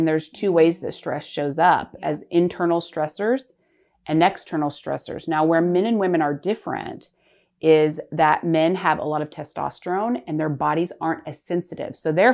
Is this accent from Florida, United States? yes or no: no; Oklahoma City, Oklahoma, United States; now in Austin, United States; Once I moved to Austin to be closer to my family. I grew up in Oklahoma City, and obviously I had to find new doctors and stuff while I was here.